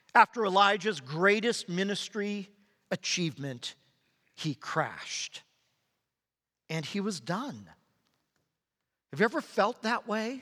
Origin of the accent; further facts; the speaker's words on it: California, United States; and as a Californian, I'm acquainted with such things as earthquakes.